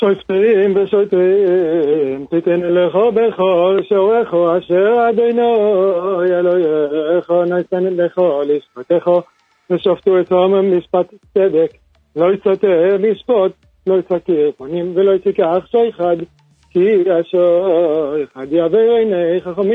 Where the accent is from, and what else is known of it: Bnei Brak, Tel Aviv District, Israel